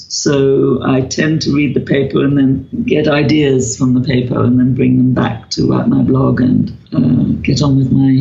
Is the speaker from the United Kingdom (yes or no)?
yes; England, United Kingdom; now in India; Shruti and I alternate, which is kind of interesting. I'm an English woman living in India. She's an Indian woman living in England.